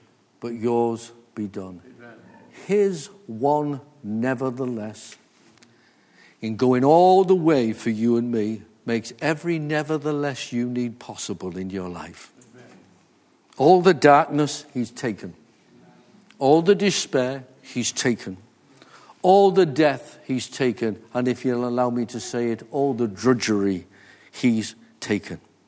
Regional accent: Wales, United Kingdom; born there; I was born in North Wales, so I learned to speak a little bit of Welsh when I was a young boy.

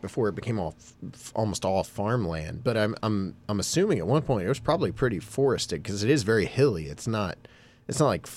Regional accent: Bolivar, Ohio, United States; I grew up in Bolivar, which is actually, in my estimation, it's the northernmost tip of the of the Sasquatch Triangle because the triangle ends basically in Strasburg.

